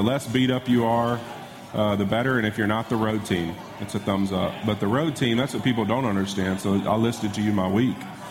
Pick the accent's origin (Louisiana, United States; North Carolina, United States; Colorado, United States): Louisiana, United States; Growing up in Louisiana, where I did, with a mother that was a teacher for 30-something years